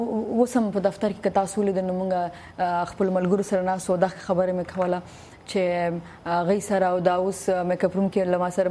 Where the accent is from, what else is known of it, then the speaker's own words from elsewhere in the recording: Pakistan; زه په پاکستان کې پیدا شوم ما غلطه مې تعلیم کړای